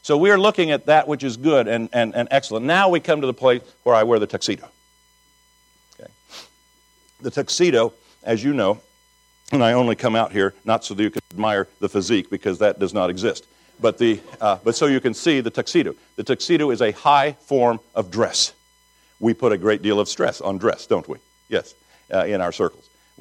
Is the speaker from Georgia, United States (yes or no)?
no; Kansas, United States; I came from Kansas.